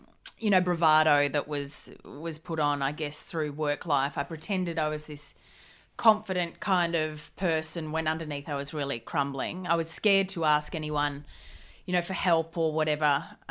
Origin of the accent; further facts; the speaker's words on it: Gold Coast, Queensland, Australia; On the Gold Coast. Yeah. Party town.